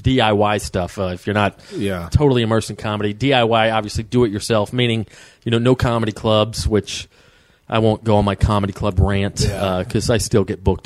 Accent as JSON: {"language": "English", "region": "Georgia", "country": "United States", "said": "Coming from Georgia, I'm from North Georgia, which is kind of the foothills of the Appalachian Mountains."}